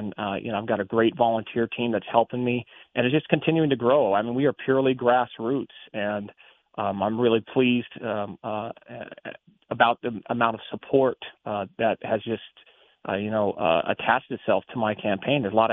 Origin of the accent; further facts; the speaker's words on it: Tucson, Arizona, United States; Born and raised in Tucson, Arizona.